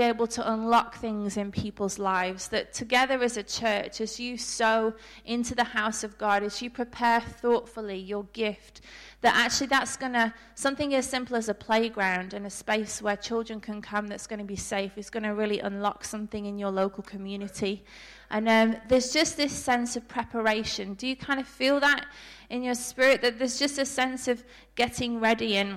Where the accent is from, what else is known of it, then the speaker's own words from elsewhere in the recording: United Kingdom; accent: British; moved away as an adult; now in Australia; We've actually been in Australia for 6 years. And I don't think I'm losing my accent anytime soon.